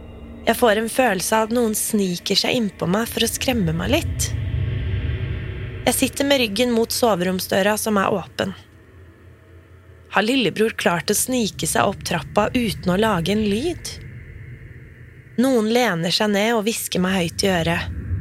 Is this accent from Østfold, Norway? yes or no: yes; Fredrikstad, Østfold, Norway; Etter 6 år i Oslo og flere turer til Afrika kjøpte jeg et hus hjemme i Fredrikstad.